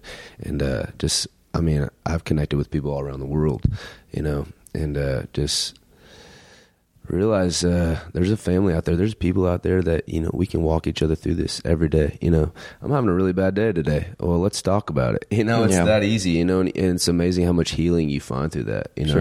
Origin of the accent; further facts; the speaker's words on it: Iowa, United States; And so we came through Iowa, my home state, and we were opening up for